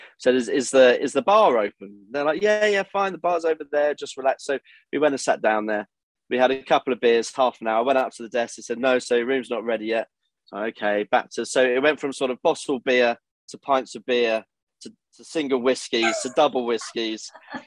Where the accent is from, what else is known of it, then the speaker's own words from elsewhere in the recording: United Kingdom; What, because we're British?